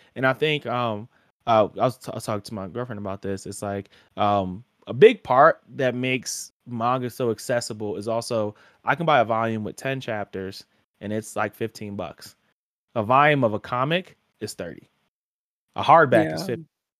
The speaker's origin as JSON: {"language": "English", "region": "New Jersey", "country": "United States", "said": "Like, I'm from Jersey. Like, this is my house, but like, that's my home house. Like my parents and everything."}